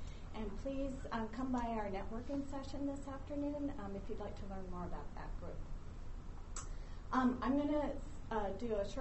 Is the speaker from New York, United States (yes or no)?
no; Bothell, Washington, United States; They also have food, but I am from Bothell.